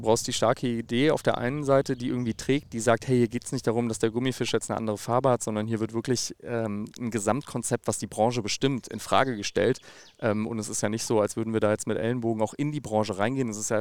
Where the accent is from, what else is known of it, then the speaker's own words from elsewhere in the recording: North Rhine-Westphalia, Germany; also born or lived in Cologne; Das ist meine Heimat. Ich komme aus dem Rheinland, viel lange Jahre in Köln gelebt, komme ursprünglich aus der Voreifel.